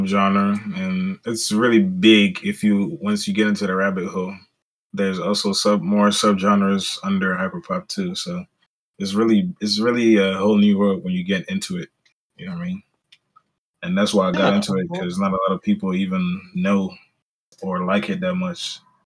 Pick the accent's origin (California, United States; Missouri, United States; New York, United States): Missouri, United States; St. Louis; I'm from St. Louis, so Metro is a big inspiration.